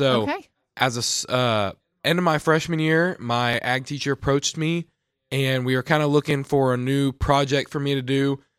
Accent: Red Oak, Oklahoma, United States; I'm from Red Oak FFA. I've grown up in the small town of Red Oak all my life.

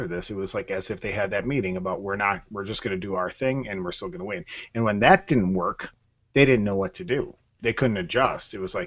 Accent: Wisconsin, United States; now in Madison, United States; I'm a guy from Wisconsin that grew up in northern Wisconsin, very detached from the Badgers, as a matter of fact.

